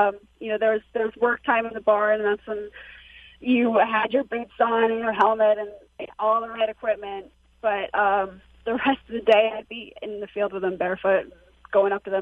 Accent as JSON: {"language": "English", "region": "New Hampshire", "country": "United States", "tie": "born or raised there", "said": "I grew up with horses in New Hampshire"}